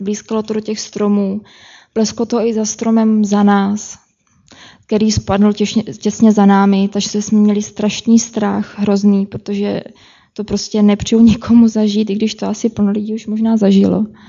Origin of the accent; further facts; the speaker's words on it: Moravia, Czechia; protože jsem z Moravy